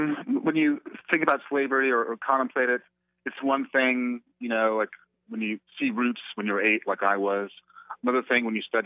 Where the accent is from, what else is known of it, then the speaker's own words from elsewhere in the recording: New York, United States; You know, I grew up in New York. There's always noise.